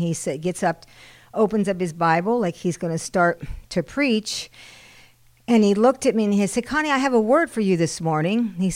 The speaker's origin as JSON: {"language": "English", "region": "Indiana", "country": "United States", "tie": "born or raised there", "said": "So I was raised in Indiana, in the hills of Indiana."}